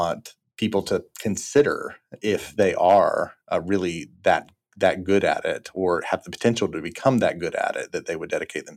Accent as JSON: {"language": "English", "region": "Florida", "country": "United States", "tie": "born or raised there", "said": "I grew up in North Florida, and so I was headed to the World Golf Village area, you know, there around St. Augustine to go plant a church there, because that was the community that was growing and popping right there in North Florida. And that was my home"}